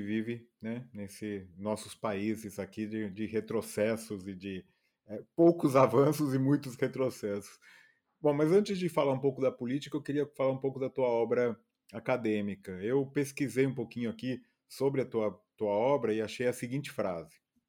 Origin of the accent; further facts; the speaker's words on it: Argentina; now in Brazil; assim como eu vim da Argentina, né, em 76 com os meus pais